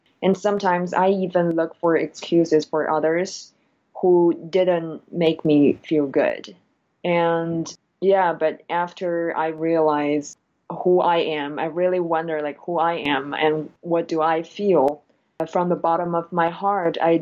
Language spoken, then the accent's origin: English; China; moved away as an adult; now in United States; So I am Chinese. I was born and raised in China, and actually I came to the U.S. 5 years ago.